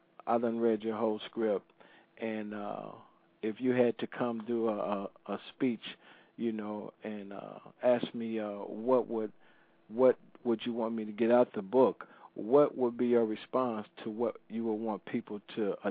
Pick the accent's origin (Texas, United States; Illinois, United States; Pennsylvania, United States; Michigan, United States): Michigan, United States; Detroit; And I grew up on the east side of Detroit